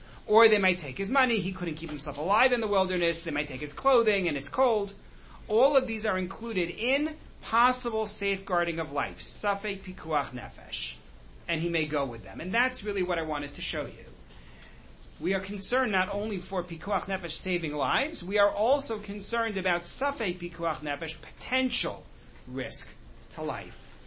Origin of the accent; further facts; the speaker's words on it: Oceanside, New York, United States; You know, I grew up in Oceanside on Long Island, for those who are, you know, Long Islanders.